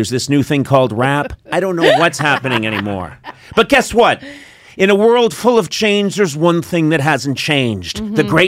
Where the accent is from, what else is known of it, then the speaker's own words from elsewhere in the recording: Canada; when I grew up with him in Canada, probably something about me you didn't know, he was just a real simple Canadian guy